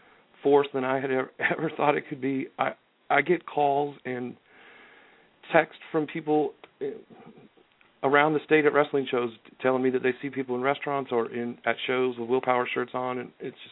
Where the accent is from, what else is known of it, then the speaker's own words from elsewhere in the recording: Oregon, United States; I grew up in Oregon.